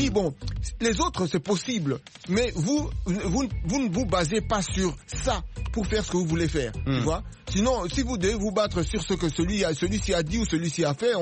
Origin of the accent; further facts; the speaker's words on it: United States; je suis américain, mais d'origine congolaise.